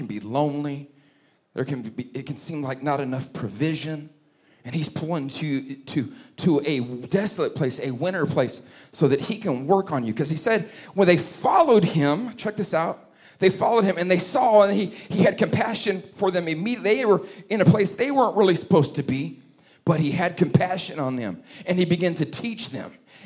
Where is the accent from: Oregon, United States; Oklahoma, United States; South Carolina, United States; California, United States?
California, United States; Santa Cruz; now in St. Louis, United States; See, I'm from California. I grew up in an evergreen part of the country. I'm serious. Santa Cruz, California.